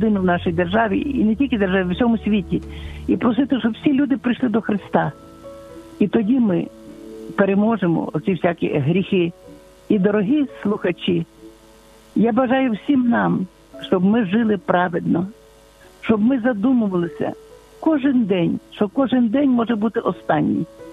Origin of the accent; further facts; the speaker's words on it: Lviv, Lviv Oblast, Ukraine; як у нас у Львові кажуть